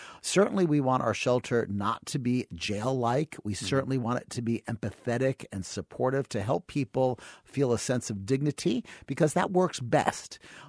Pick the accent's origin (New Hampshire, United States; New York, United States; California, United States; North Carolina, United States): New York, United States; Brooklyn; I'm from Brooklyn, so service on the hour is a good thing.